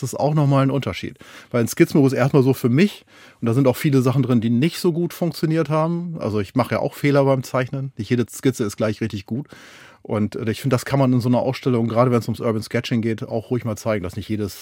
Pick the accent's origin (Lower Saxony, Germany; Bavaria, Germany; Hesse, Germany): Lower Saxony, Germany; Hameln; also da, wo ich zu Hause bin, ich komme ja aus dem Weserbergland, aus Hameln